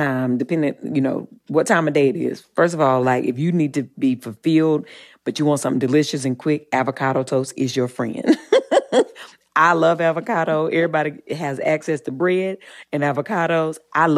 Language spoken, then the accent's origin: English; Eden, North Carolina, United States; Yeah, I mean, you know, I'm from the South, and I grew up in Eden, North Carolina, child, so I ate everything.